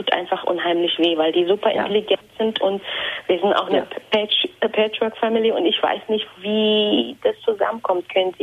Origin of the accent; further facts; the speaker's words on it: Eritrea; Also ich komme ursprünglich aus Eritrea, also Nachbarland Äthiopien.